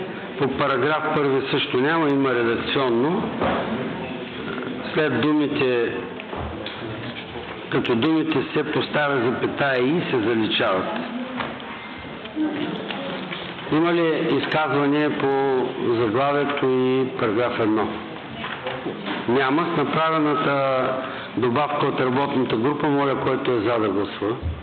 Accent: Varna, Varna Province, Bulgaria; Издадох, че съм от Варна.

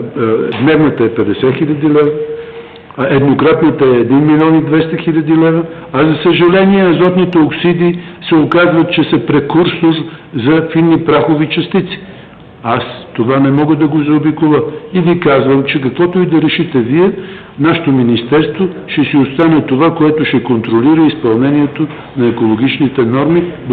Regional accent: Sofia, Sofia City, Bulgaria; А София, аз съм коренях софиянец, да не мислите

